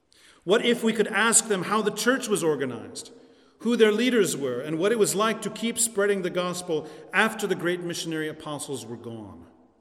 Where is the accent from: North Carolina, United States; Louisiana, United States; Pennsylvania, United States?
North Carolina, United States; I know, I'm in Georgia, but I'm also from North Carolina, so I have no problem drinking Pepsi.